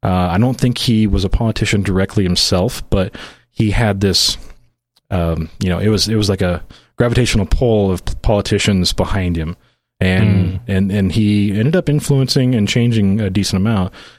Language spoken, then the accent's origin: English; Idaho, United States; No, I remember my hometown of, like I say, 300 people, three miles away, there was another small town of another, I think 400 or 500. And those communities used to be the hub for that area.